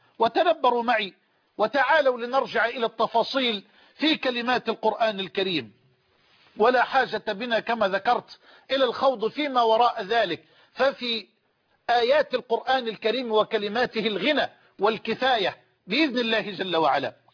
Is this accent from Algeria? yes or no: no; Egypt; هذا كما يقولون عندنا في مصر يعني يقتل القتيل ويمشي في جنازته.